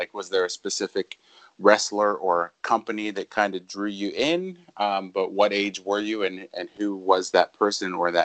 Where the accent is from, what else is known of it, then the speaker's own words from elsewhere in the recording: Lancaster, Pennsylvania, United States; Myself, I'm from Lancaster, so not too far off, but that's kind of what I grew up knowing as well.